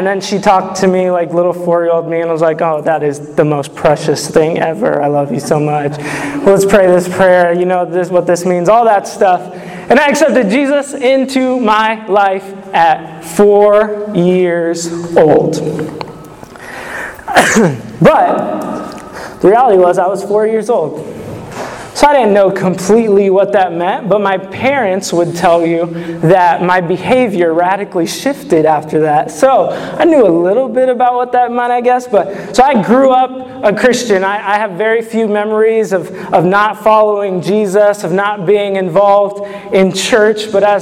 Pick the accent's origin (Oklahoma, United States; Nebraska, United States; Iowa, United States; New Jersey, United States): Nebraska, United States; Bellevue; born there; I was born in Bellevue, Nebraska.